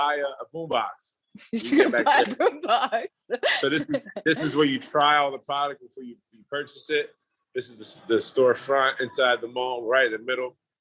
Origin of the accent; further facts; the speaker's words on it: Brooklyn, New York, United States; My manager was saying Sean wanted me to fight in Madison Square. I'm from Brooklyn. So I guess they were trying to get me on that New York card